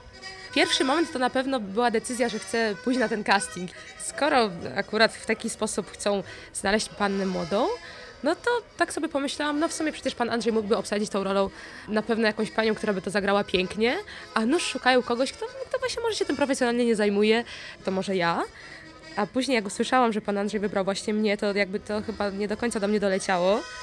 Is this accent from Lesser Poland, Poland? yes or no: yes; Lesser Poland, Poland; accent: Goral dialect; Tutaj ja mówię gwarą i to na pewno jest ta część, właśnie ta moja cząstka. Nie jest to gwara krakowska, jest to gwara oczywiście góralska. Trudno, żeby Gorolka go dała gwarą krakowską.